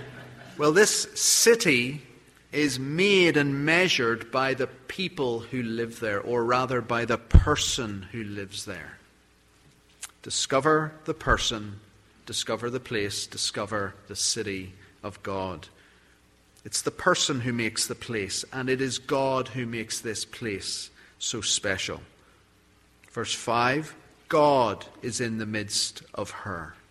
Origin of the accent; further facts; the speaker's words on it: Belfast, Northern Ireland, United Kingdom; I'm from Belfast, not in Texas, but in Northern Ireland.